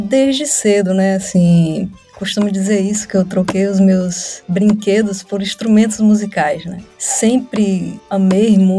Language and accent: Portuguese; Feira de Santana, Bahia, Brazil; aos 7 anos de idade, eu fui convidada para fazer parte de uma banda infantil, lá em Feira de Santana, na minha terra